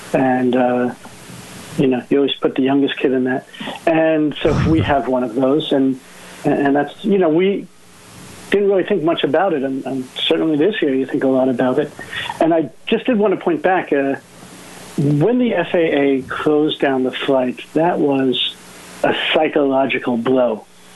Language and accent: English; United States; one of my advantages of being an American here and a rabbi is, you know, they hear my accent.